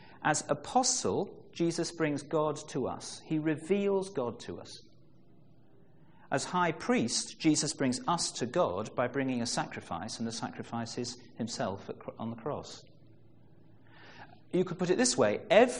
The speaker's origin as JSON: {"language": "English", "region": "England", "country": "United Kingdom", "said": "I may become enthusiastic in the next few minutes, but I'm English, and I will try to control it"}